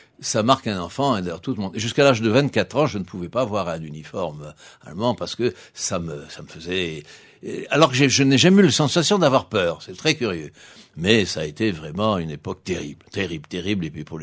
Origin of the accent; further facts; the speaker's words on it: Chinon, Centre-Val de Loire, France; also born or lived in Tours; Et donc je suis né à Tours. Je suis très fier car c'est vraiment une très très belle ville, Tours. Et puis alors surtout parce que à Chinon c'est le pays de Rabelais et que mon enfance, ma toute petite enfance, a été baigné par l'atmosphère